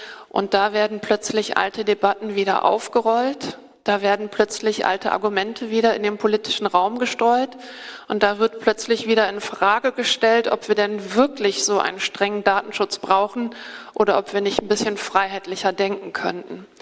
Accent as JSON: {"language": "German", "town": "Bonn", "region": "North Rhine-Westphalia", "country": "Germany", "tie": "born or raised there", "lives_now": "Berlin, Germany", "said": "ich komme aus dem wunderschönen Rheinland, wie ihr schon gehört habt, nämlich hier aus Bonn, das ist meine Heimatstadt. Ich habe aber in den letzten 15 Jahren hier gelebt, in Berlin"}